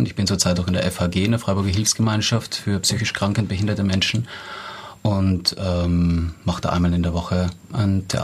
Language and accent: German; Graz, Styria, Austria; now in Staufen, Germany; ich bin in Graz geboren und aufgewachsen und habe dort in einem kleinen Theater Schauspiel studiert und 8 Jahre verbracht in dem Theater, in einem professionellen Theater Merz. Und bin seit 2005, lebe ich in Staufen